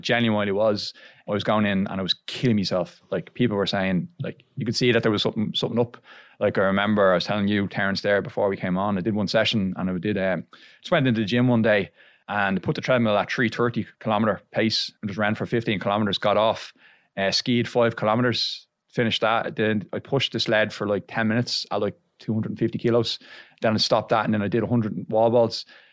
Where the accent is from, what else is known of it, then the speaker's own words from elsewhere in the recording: Blagestown, Ireland; So I'm originally from Blagestown, but living in City Santa now with the missus the last few years